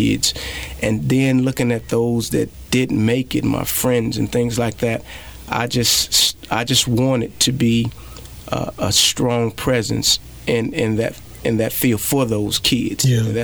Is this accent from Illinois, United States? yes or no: yes; Chicago, Illinois, United States; Well, for myself, growing up in Chicago in the 70s and 80s, it was real tough for my mother, who was a single mother.